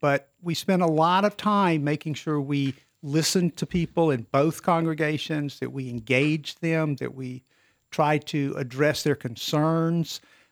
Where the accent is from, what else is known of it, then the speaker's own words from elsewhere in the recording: South Carolina, United States; And I'm from South Carolina originally.